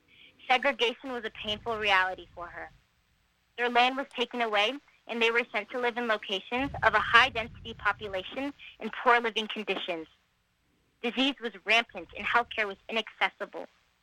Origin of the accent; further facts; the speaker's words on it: Minnesota, United States; now in California, United States; I was born in Minnesota. Minnesota has beautiful green summers, and snowy white winters. I felt a sense of community there. And even though I've lived in California for 5 years, to this day, I can call Minnesota my home.